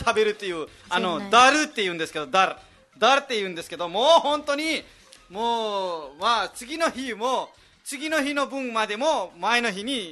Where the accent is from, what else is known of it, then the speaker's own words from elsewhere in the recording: Nepal; Japanese is a second language; now in Japan; 私たち誰？私たちはネパール人ですね。